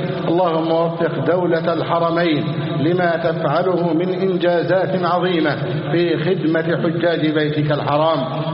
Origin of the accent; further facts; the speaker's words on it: Egypt; اللهم احفظ بلدنا مصر أمنا أمانا.